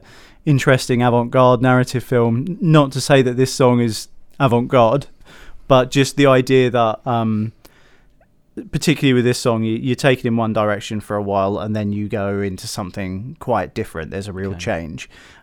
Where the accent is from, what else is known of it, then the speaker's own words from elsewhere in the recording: East of England, United Kingdom; because I'm from Suffolk originally.